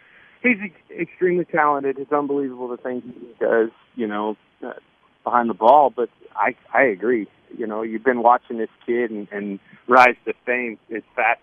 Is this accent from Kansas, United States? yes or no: yes; Emporia, Kansas, United States; And certainly came from, I came from Emporia, Kansas.